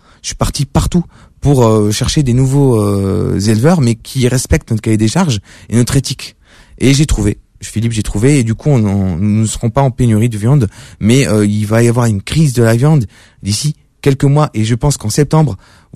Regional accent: Tunisia; Ouais, on est tunisien.

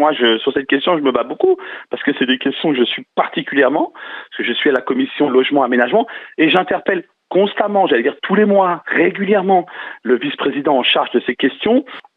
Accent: Île-de-France, France; parce que je suis de Seine-Saint-Denis.

